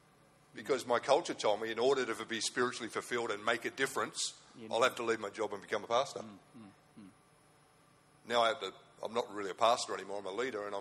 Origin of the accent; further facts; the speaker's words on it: Wollongong, New South Wales, Australia; I mean, I'm from Wollongong, everything's weird.